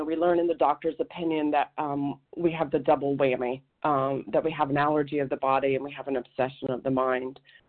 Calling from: Oregon, United States; Yeah, hi, I'm calling in from Oregon, and I just wanted to share my story

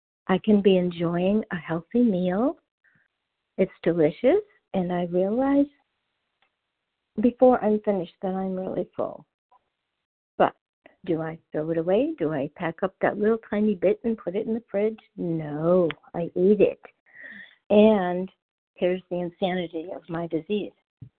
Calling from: Clearwater, Florida, United States; Yes, I'm calling from Clearwater, Florida.

